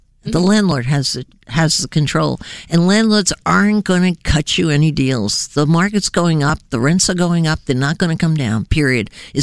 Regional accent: New Jersey, United States; My hometown.

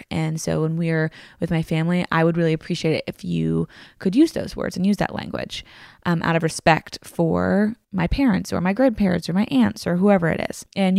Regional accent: the South, United States; So I know for me, I grew up in the South

